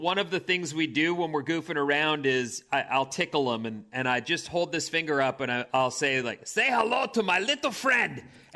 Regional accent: Victoria, British Columbia, Canada; I'm from Victoria. It's Victoria on Vancouver Island, BC, Canada.

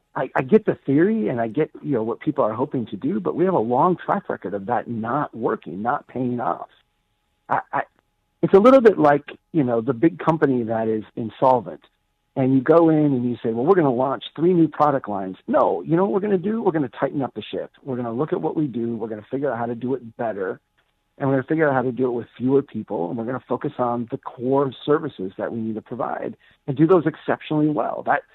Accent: Minnesota, United States; for my hometown here in central Minnesota

